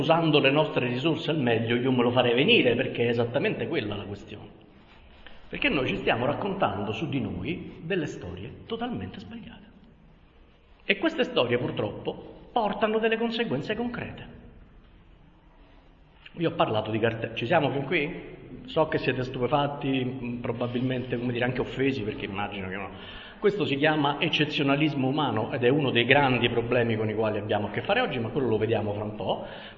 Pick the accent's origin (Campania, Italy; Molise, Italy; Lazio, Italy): Lazio, Italy; Rome; Essendo romano, spesso su sta frase mi inceppo